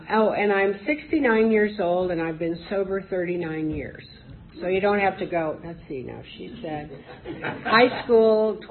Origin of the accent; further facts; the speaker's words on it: Indianapolis, Indiana, United States; now in Stevens City, United States; I'm from Stevens City, although I'm originally from Indianapolis.